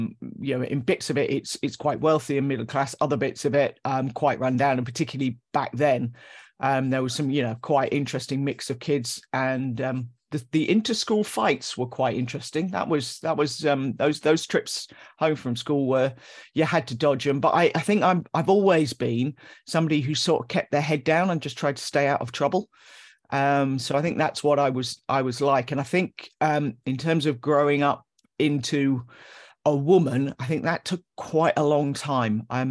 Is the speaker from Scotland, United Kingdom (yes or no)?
no; London, United Kingdom; London. So I'm born and bred in Camden Town. Mum, dad and sister.